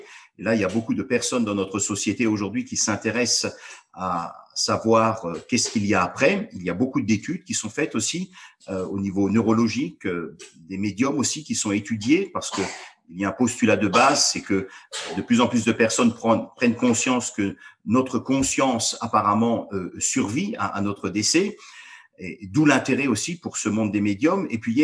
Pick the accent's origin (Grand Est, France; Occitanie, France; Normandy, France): Grand Est, France; Strasbourg; je viens de Strasbourg